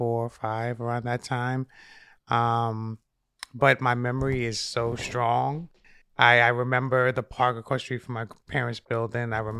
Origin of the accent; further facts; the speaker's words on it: New York, United States; Well, I grew up in the Bronx. The first part of my life actually started in Harlem. So from Harlem to the Bronx with my grandparents.